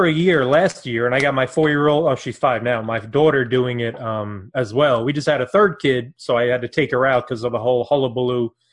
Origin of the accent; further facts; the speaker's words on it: Brooklyn, New York, United States; now in New Jersey, United States; I grew up in Brooklyn, but nice. I live in New Jersey